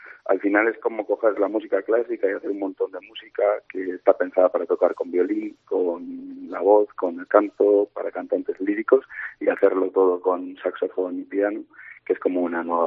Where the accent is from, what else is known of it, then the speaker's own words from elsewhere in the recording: Astorga, Castile and León, Spain; los dos somos de León, tenemos los dos 26 años ahora, y yo soy de Astorga